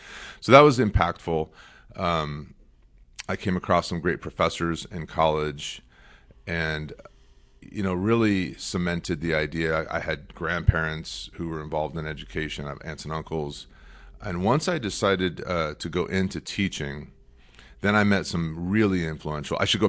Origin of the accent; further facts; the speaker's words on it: Glendale, United States; I was born and raised in Glendale, and I'm just old enough, I guess you would say